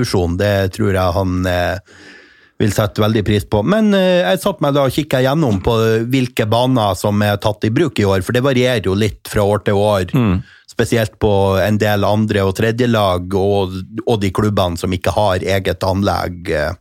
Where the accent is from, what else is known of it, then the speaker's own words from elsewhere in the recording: Rana, Nordland, Norway; jeg kommer jo fra Rana kommune.